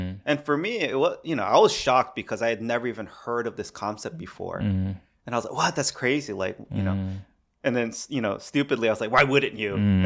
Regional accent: United States; As an American.

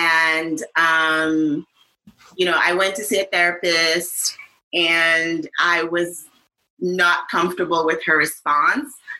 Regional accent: Lagos, Nigeria; I grew up in Nigeria. And in Lagos, Nigeria, specifically.

